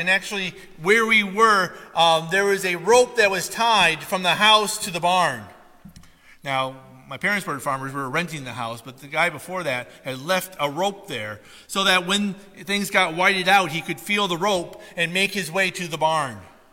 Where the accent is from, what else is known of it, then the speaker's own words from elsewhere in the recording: Minnesota, United States; Growing up in the Midwest, I don't know if they did this in Wisconsin, but I know in Minnesota, they bring us out every winter